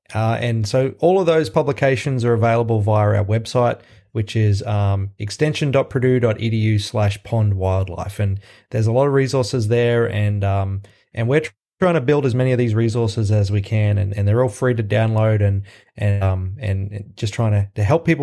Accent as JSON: {"language": "English", "country": "Australia", "said": "I'm from Australia. I did my undergraduate degree there in marine science, and I did my grad school over there too."}